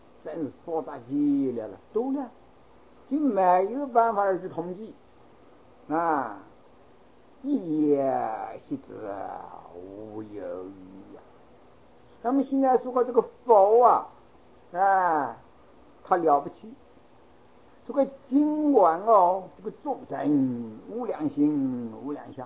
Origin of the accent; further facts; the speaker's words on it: China; 我们中国人也一直说话哟，就是一母生九等子